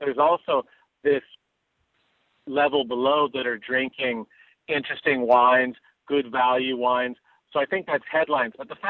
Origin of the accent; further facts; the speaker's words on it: Los Angeles, California, United States; also born or lived in Europe; You know, I moved away to Europe 25 years ago, and now I've come back. Actually, was born and raised in Los Angeles.